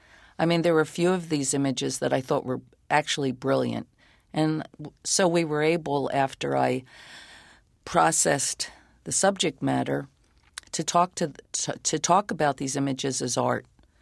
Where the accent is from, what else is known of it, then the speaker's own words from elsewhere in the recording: New Jersey, United States; accent: South Jersey; with my accent, especially my thick South Jersey accent back then, it was, I had such a draw in my talking